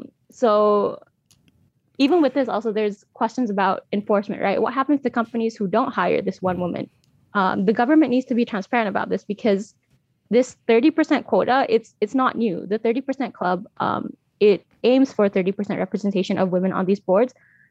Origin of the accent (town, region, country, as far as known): Malaysia